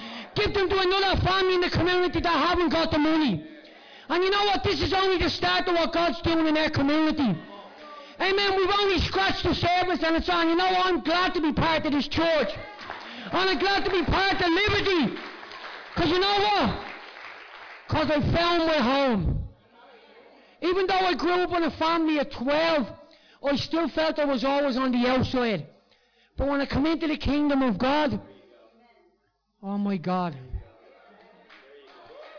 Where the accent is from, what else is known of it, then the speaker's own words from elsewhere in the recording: Dublin, Leinster, Ireland; You know, Dolphin's Barn to me has a special place in my heart. For me, growing up in Dolphin's Barn was amazing.